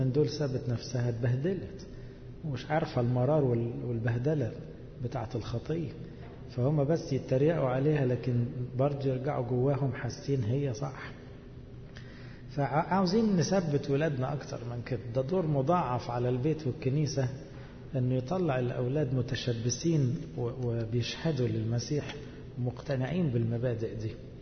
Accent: Egypt; انتوا عندكم ضغط غير الضغط اللي عندنا في مصر

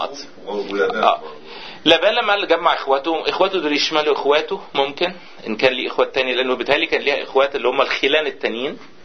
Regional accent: Egypt; حتى في القرى عندنا في مصر

